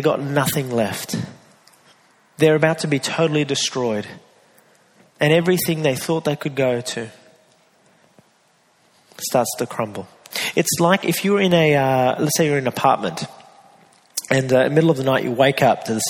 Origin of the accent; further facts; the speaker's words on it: United Kingdom; You know, I don't cry that, I'm British.